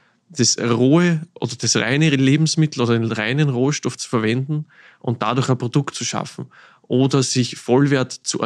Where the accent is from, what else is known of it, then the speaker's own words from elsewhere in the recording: Burgenland, Austria; ich komme aus dem Mittelburgenland.